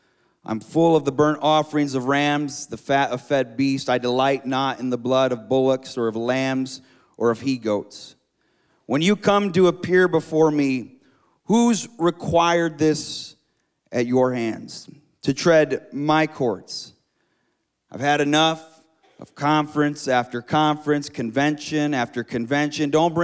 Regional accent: Chicago, Illinois, United States; going to South Dakota, where I'm not from Chicagoland area. So it was a little bit of a culture shock.

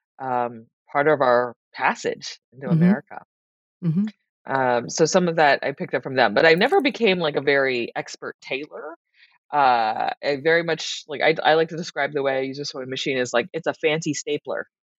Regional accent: San Francisco, California, United States; I grew up in San Francisco, where I went to public school

